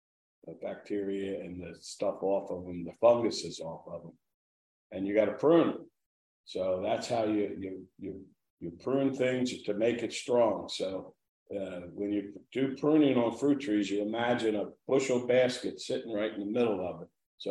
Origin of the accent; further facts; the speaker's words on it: Absecon, New Jersey, United States; we grew up in Absecon, and we decided to buy a house in Absecon